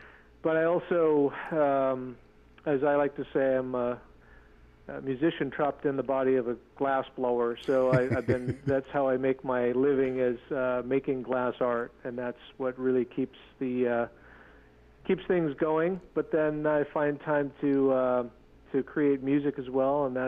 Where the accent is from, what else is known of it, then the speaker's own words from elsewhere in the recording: Washington, United States; Yeah, so I'm a Tlingit tribal member. I grew up in the Seattle area.